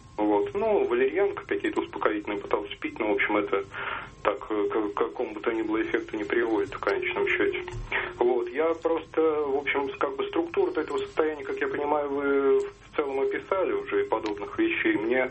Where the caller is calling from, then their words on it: Moscow, Russia; Здравствуйте … я из Москвы звоню.